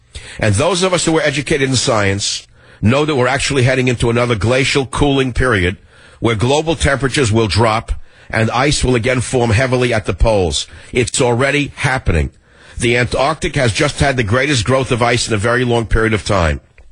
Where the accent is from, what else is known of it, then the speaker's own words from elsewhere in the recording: California, United States; I would live for the day that I see this happen in California, my home state.